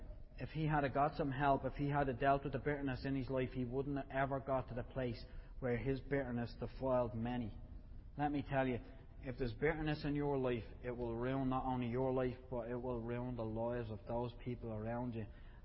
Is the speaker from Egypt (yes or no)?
no; Ireland; We're from Ireland, and like I said earlier, Irish people are bitter against the English for all sorts of stuff